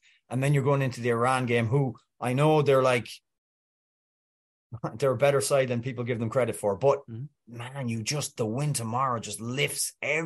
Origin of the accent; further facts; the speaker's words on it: Wales, United Kingdom; I think Wales fancy the win. I'm Welsh, so that's how I feel.